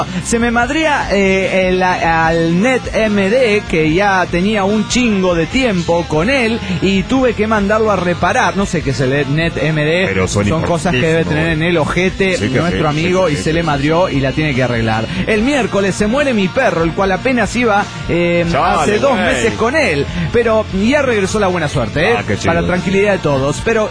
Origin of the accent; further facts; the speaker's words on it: Delta, Colorado, United States; de Delta Colorado.